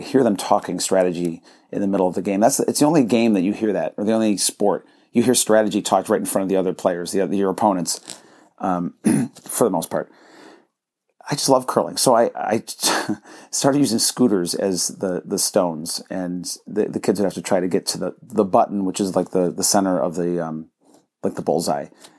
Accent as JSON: {"language": "English", "region": "New York", "country": "United States", "tie": "born or raised there", "said": "The funniest part is I grew up near Buffalo, New York, and, you know, in Canada, curling's big."}